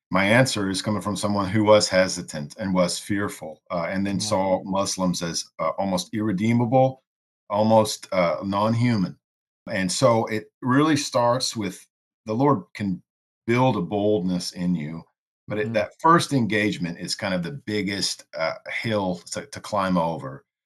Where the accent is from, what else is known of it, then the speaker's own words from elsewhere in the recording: Deep South, United States; And she's from the Pacific Northwest originally, and I'm from the Deep South.